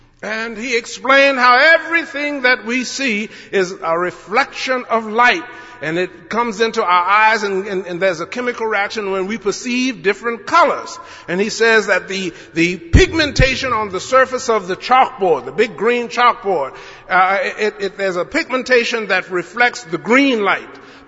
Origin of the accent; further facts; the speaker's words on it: Louisiana, United States; I should say that I'm from Louisiana, so the first day of school is always hot.